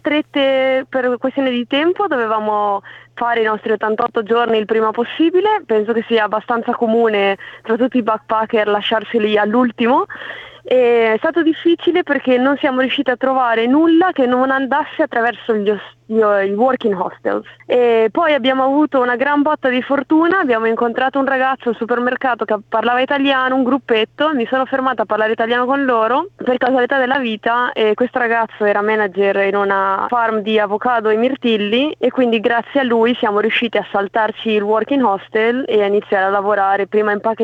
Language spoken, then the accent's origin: Italian; La Spezia, Liguria, Italy; now in Australia; sono originaria di La Spezia